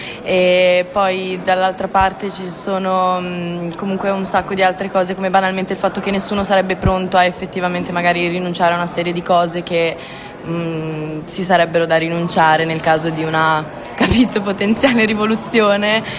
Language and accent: Italian; Brazil; ma perché sono cresciuto in Brasile, quindi effettivamente la mia conoscenza...